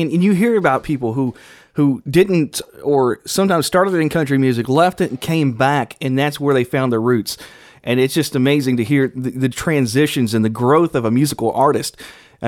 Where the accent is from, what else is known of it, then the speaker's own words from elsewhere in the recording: Kentucky, United States; sometimes they'll hear these little bitty nuances come out of my voice, that notice that I'm from Kentucky, okay?